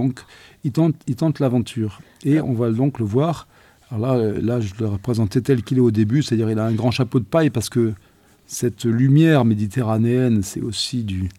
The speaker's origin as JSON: {"language": "French", "town": "Algiers", "region": "Algiers Province", "country": "Algeria", "tie": "born there", "said": "Moi-même, on l'a dit, je suis né à Alger. J'ai eu l'occasion de retourner en Algérie de très, très nombreuses fois."}